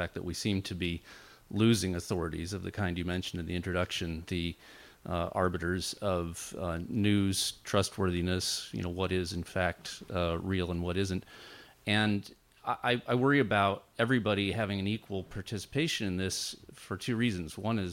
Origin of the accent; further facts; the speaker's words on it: Mountain View, California, United States; from Mountain View